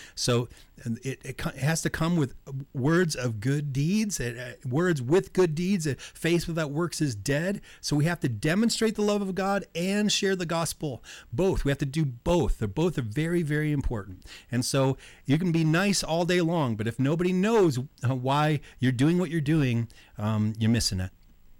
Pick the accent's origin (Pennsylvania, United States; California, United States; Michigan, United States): Michigan, United States; Detroit; born there; and of course, I was born in Detroit, and I've had my own life issues and my own difficulties.